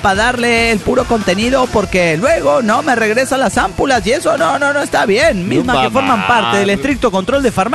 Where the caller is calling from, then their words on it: Guadalajara, Jalisco, Mexico; de Guadalajara, Jalisco, México.